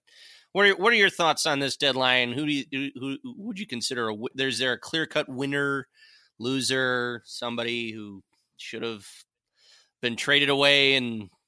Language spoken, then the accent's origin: English; Chicago, Illinois, United States; born there; moved away; also born or lived in Detroit; I was born in Chicago. I moved to Detroit in 97, so I was through the Chelios and Roenick years and stuff.